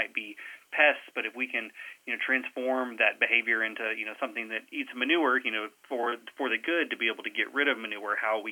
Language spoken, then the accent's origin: English; Texas, United States; moved away as an adult; now in Stillwater, United States; I am a Texan, you know, don't hold that against me, anybody.